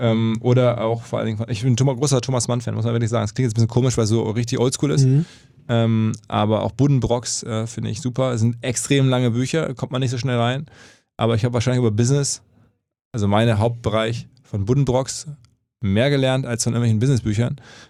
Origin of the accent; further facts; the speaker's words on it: Essen, North Rhine-Westphalia, Germany; now in Hamburg, Germany; Aus Essen.